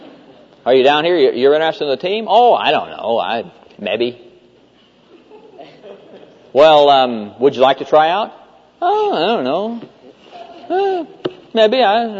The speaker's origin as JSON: {"language": "English", "town": "Neola", "region": "Iowa", "country": "United States", "said": "I mean, I come from Neola High School. 900 people in the whole town. My graduating class, there were 14 people, 12 boys and 2 girls."}